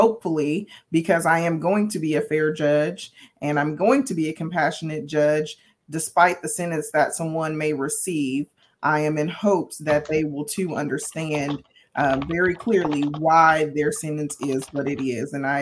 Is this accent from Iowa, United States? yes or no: no; Arlington, Texas, United States; also born or lived in Oklahoma; I'm a native of Oklahoma, but I grew up right here in Tarrant County in Arlington, Texas.